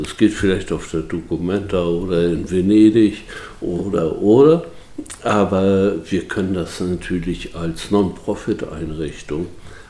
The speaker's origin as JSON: {"language": "German", "town": "Büdelsdorf", "region": "Schleswig-Holstein", "country": "Germany", "tie": "born there", "said": "sind hier nicht nur geboren in Büdelsdorf, sondern haben die Welt auch von anderen Ecken kennengelernt."}